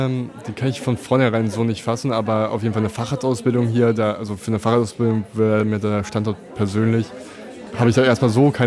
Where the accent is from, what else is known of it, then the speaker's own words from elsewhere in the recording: Berlin, Germany; Ich komme aus Berlin